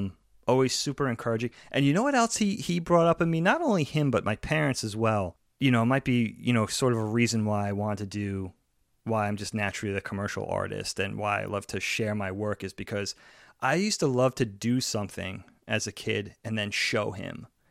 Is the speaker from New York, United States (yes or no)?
yes; Long Island, New York, United States; our high school growing up on Long Island, high school was 9, 10, 11, 12.